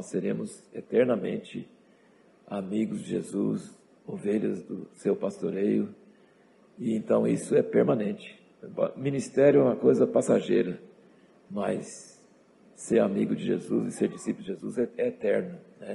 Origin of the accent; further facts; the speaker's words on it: Jundiaí, São Paulo, Brazil; Nós somos de Jundiaí